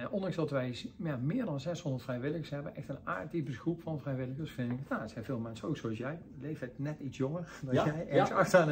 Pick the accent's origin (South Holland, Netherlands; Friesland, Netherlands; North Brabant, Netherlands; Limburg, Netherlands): North Brabant, Netherlands; Eindhoven; Ik ben heel veilig opgegroeid in Eindhoven met ouders en familie in de buurt.